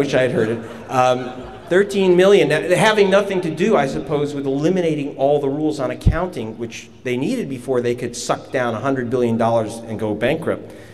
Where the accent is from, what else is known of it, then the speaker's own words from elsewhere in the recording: New York, United States; I come from Long Island.